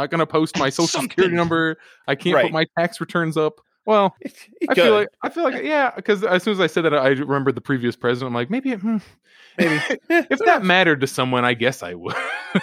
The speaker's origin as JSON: {"language": "English", "region": "Pennsylvania", "country": "United States", "tie": "born or raised there", "said": "Oh, I'm originally from Pennsylvania. I was born in Erie, PA, I think. And then from age 2 to 20, whatever, like after I graduated college and such, I was in Crawford County, Pennsylvania, where no one lives."}